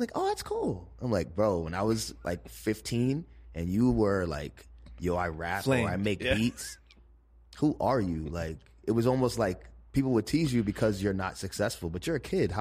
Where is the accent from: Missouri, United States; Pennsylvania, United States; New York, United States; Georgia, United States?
New York, United States; Flatbush; Particularly where I grew up in Flatbush was really Caribbean. And my dad is Jamaican. So, like, I felt really at home all the time.